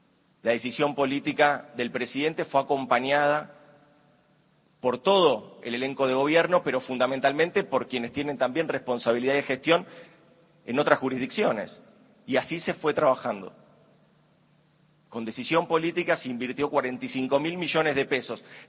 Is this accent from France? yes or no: no; Argentina; como argentinos y argentinas